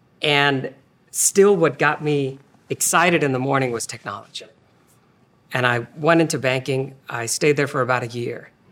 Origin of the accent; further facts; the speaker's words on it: India; I was born and raised in India.